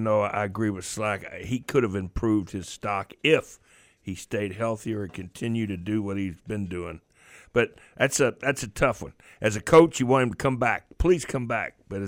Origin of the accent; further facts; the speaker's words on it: Louisville, Kentucky, United States; My hometown